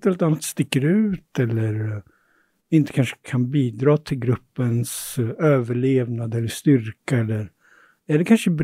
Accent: Stockholm, Stockholm County, Sweden; För att jag är uppvuxen i Tensta.

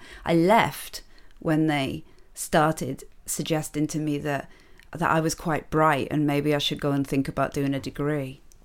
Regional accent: Curragh, Leinster, Ireland; I'm from Curragh and we're all fucking drinking champagne.

